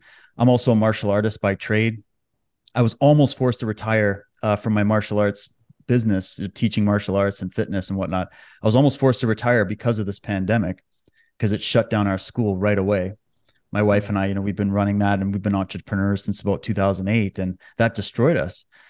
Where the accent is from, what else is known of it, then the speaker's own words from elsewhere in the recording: Canada; Born and raised in Canada. I've lived all over. I've traveled this country many times and I currently live in British Columbia.